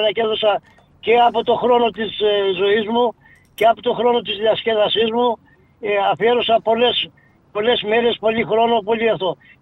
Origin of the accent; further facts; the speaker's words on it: Greece; also born or lived in Athens; Έφυγα από το χωριό μου στα 15 μου χρόνια. Ούτε 15 δεν ήμουν.